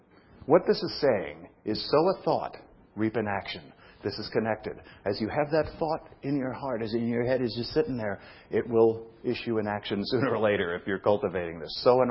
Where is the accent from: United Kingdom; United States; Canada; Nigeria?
United States; Brooklyn, New York; I was a kid and I was raised in Brooklyn